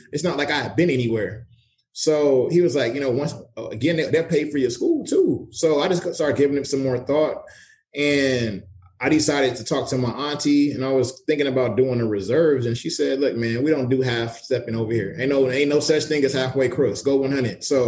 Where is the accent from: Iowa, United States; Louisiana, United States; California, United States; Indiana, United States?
California, United States; Los Angeles; Man, I'm from LA.